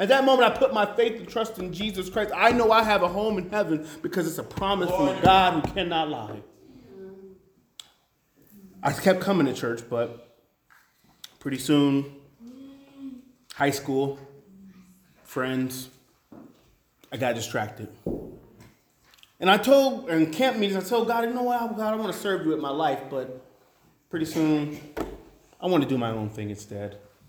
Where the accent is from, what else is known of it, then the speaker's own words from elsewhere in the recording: Battle Creek, Michigan, United States; But a little bit about myself is I'm from Battle Creek, Michigan. So if you know anybody from Michigan, that's where I'm from.